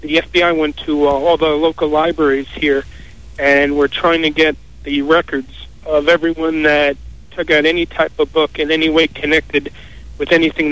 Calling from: Florida, United States; I'm calling you from Florida, by the way.

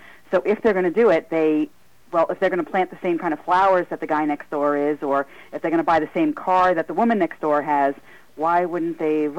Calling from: New York, United States; I am calling from right down south from you guys, right on the south shore of Long Island.

